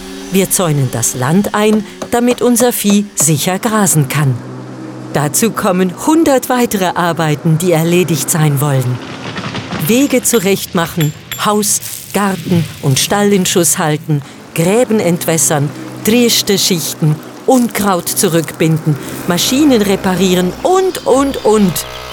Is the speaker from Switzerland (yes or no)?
yes; Switzerland; Ich bin auf der Rigi aufgewachsen und war Elblerin